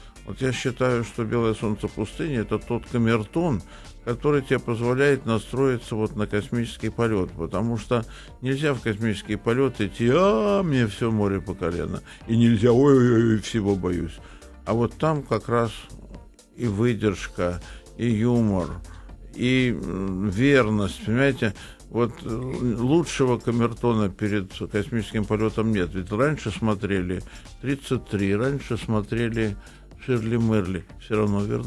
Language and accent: Russian; Leningrad, Saint Petersburg, Russia; ну, я из Ленинграда, мама меня воспитывала, ну, старалась сделать из меня интеллигентного человека.